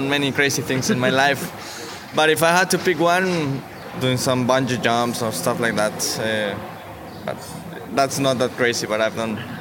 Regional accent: Mexico; I'm from Mexico, so for me, the best place to spend holiday is in Vallarta, in Mexico.

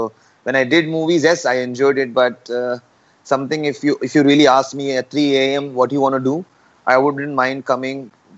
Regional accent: Kerala, India; So I was, I'm from Kerala, which. A lot of people know the most of the Olympians are from Kerala.

